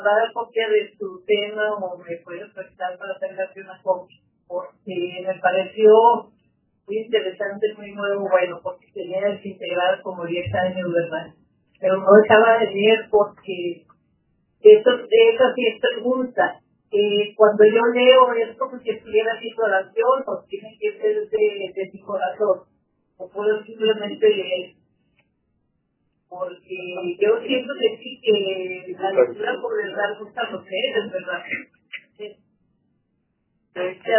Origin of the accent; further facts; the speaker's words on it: Torreón, Coahuila, Mexico; y vengo de Torreón, Coahuila.